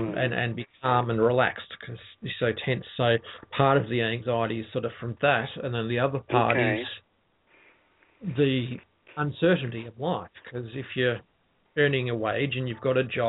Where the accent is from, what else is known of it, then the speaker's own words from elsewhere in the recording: Australia; But certainly as an Aussie male, it's lik